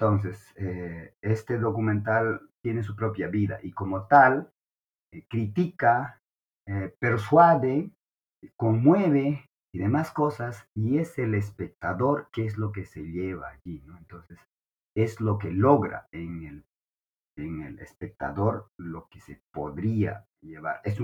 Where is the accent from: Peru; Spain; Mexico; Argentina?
Peru; la responsabilidad de lo que ha pasado somos todos los peruanos.